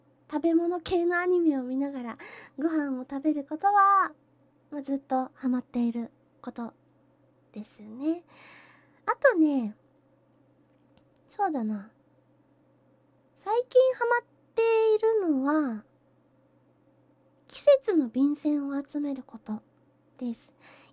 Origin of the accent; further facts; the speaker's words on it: Kyushu, Japan; 出身地は、九州のどこかです。食べ物の美味しいところです。